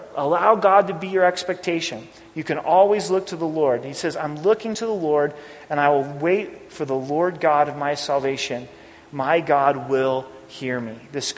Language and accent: English; Oregon, United States; Growing up in Oregon, they got blackberry bushes.